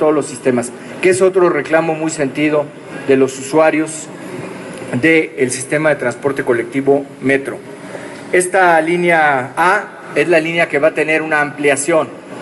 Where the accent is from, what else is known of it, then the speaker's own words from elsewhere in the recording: Mexico City, Mexico; a todos los que somos pues capitalinos